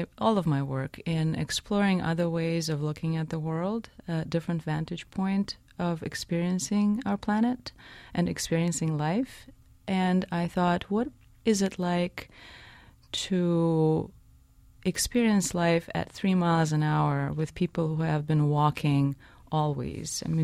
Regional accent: Russia; born or raised there

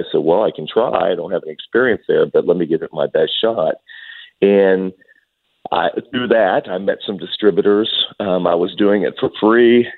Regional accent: Houston, Texas, United States; Yes, I'm from Houston, Texas.

